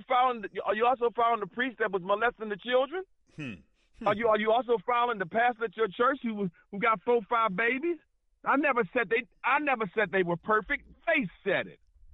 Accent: United States; As soon as they find out I'm an American, the price goes up.

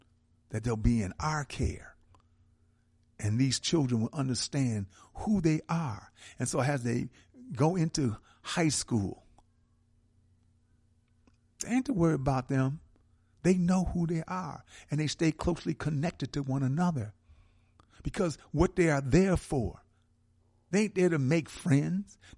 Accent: Milwaukee, Wisconsin, United States; I'm from Milwaukee

